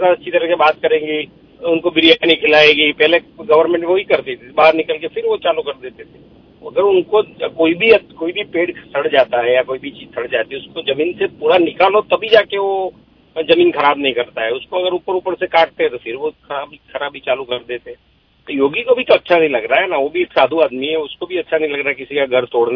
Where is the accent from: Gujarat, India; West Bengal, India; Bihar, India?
Gujarat, India; Ahmedabad; मैं अहमदाबाद से हूं